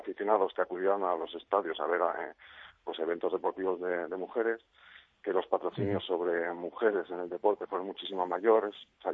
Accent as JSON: {"language": "Spanish", "region": "Basque Country", "country": "Spain", "said": "Dentro uh-huh. de los cerrados que somos los vascos"}